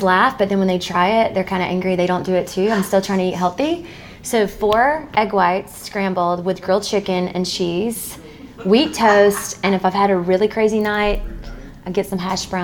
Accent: Georgia, United States; I'm from South Georgia.

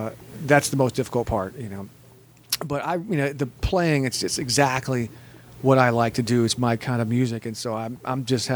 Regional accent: Texas, United States; now in Las Vegas, United States; I'm Texas myself.

